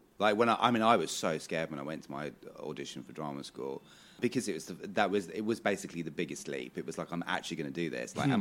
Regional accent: United Kingdom; So I always represented myself as a British man who is of mixed heritage.

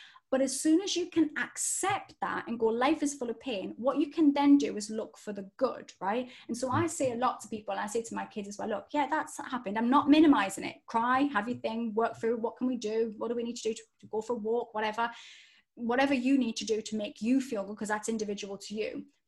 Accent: Newcastle, North East England, United Kingdom; I grew up in Newcastle. There wasn't drama schools and stuff.

